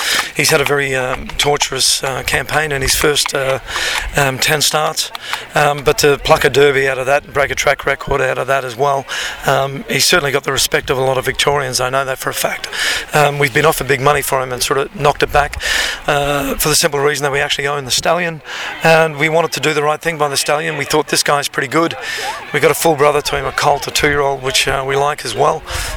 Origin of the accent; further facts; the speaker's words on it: Belfast, Northern Ireland, United Kingdom; Myself and the other chap involved in this horse, John Catterson, we're both from Belfast, Northern Ireland.